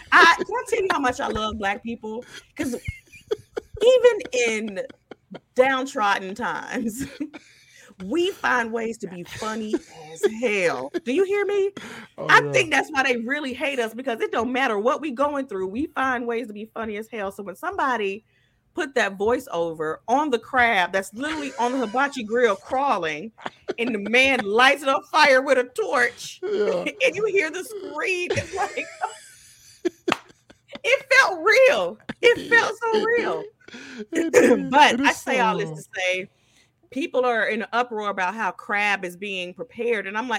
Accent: Florida, United States; You gotta remember, I grew up in South Florida.

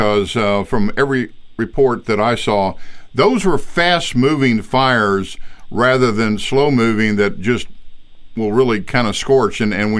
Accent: Texas, United States; I'm such a Texan that I claim what was Texas back in 1842 when it was a republic.

